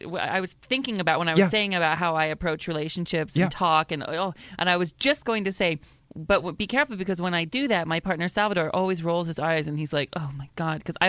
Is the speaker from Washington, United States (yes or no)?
yes; Mount Vernon, Washington, United States; Because yeah, you know, I'm from Washington State.